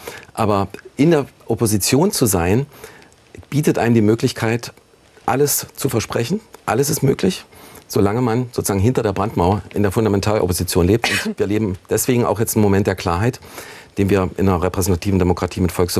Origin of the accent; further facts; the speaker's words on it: Halle, Saxony-Anhalt, Germany; in Halle-Neustadt, in meiner Heimatstadt